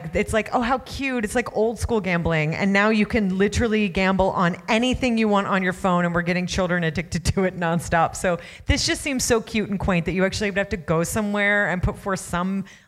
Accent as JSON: {"language": "English", "region": "Ohio", "country": "United States", "tie": "born or raised there", "said": "I grew up in Ohio and I've been to a lot of, although these are not wealthy horse races."}